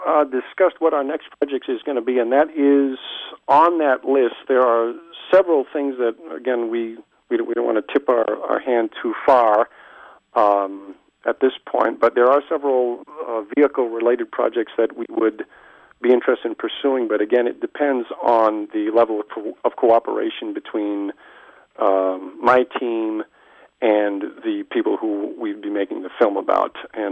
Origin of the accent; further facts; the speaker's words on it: United States; now in Germany; as an American living in the former East Germany